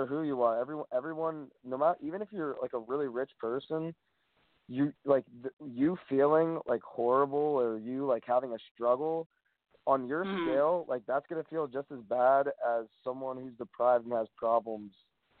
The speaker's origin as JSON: {"language": "English", "town": "Menlo Park", "region": "California", "country": "United States", "tie": "born or raised there", "said": "Well, I was brought up in Menlo Park, which is in the Bay Area."}